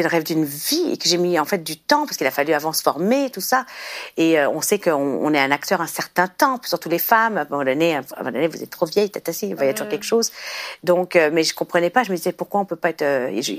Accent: France

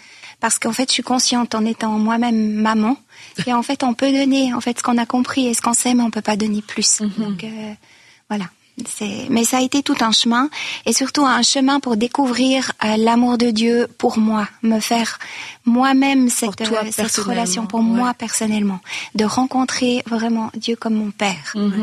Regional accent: Chad; Donc, moi, j'ai grandi en Afrique, au Tchad, parce que mes parents étaient missionnaires.

